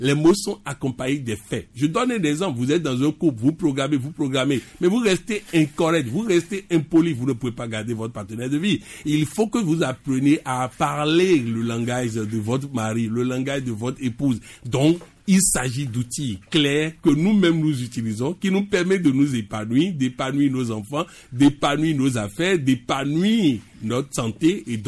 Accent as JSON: {"language": "French", "country": "Benin", "said": "Je suis originaire du Bénin."}